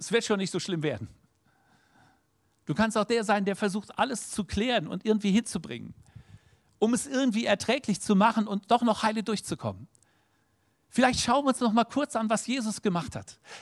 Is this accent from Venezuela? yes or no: no; Ukraine; Und ich weiß als Ukrainer, dass das die nächsten 20 Jahre so ist.